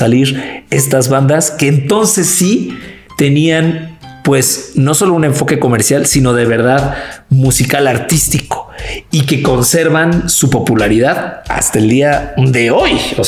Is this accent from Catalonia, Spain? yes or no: no; Madrid, Community of Madrid, Spain; Madrileñas, de mi tierra